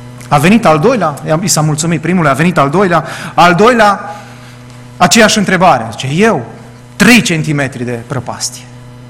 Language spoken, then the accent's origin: Romanian; Romania; pentru noi, ca și români, este greu să exprimăm lucrul acesta